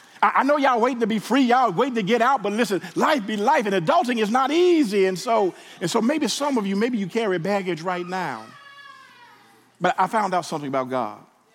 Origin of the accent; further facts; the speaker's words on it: Memphis, Tennessee, United States; I remember when I was young, y'all, growing up in Memphis, Tennessee, we used to have these glass Coke bottles.